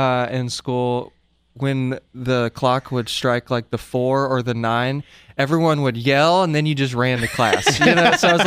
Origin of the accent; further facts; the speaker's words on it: Oklahoma, United States; I grew up in Oklahoma, started the band